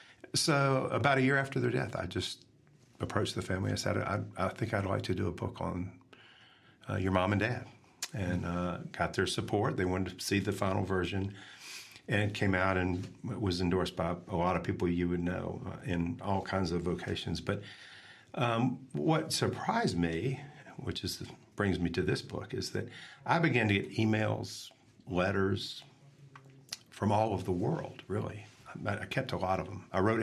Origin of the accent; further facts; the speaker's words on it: Birmingham, Alabama, United States; I grew up in Birmingham, and I grew up in the Episcopal tradition.